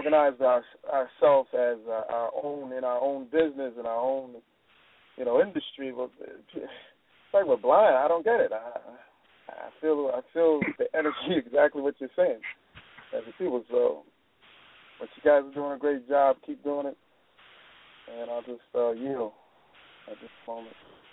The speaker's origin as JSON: {"language": "English", "region": "New York", "country": "United States", "also_born_or_lived": "Florida", "said": "I'm actually from New York, but I just recently moved to, I used to live in Florida for 2 years, and I moved back"}